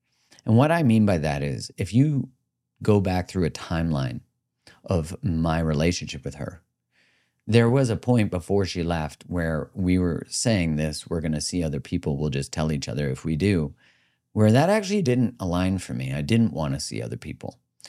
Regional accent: Canada; I grew up in Canada.

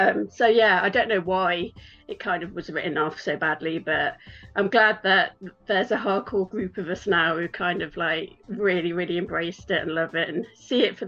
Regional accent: West Midlands, United Kingdom; now in Los Angeles, United States; So I'm from England, which you can probably tell. I'm from the Midlands in England, quite close to where Shakespeare is from. But I've lived in LA for over 6 years now. So, I'm based in LA.

